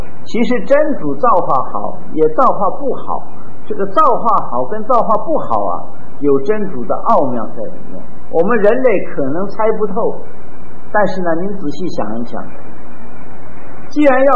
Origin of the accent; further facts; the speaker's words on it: China; 我们中国人讲究是气节，一年有24个节气